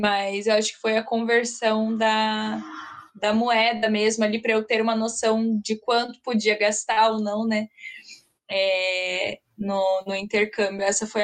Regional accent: Brazil; me identificava como brasileira, que eu não conseguia falar, eles sempre perguntavam também.

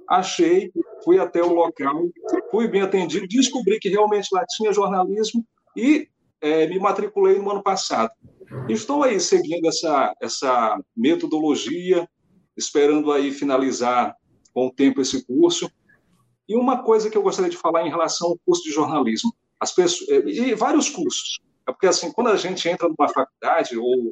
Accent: Porto Velho, Rondônia, Brazil; Eu sou de Porto Velho, como eu disse, né, em Rondônia, no norte do Brasil

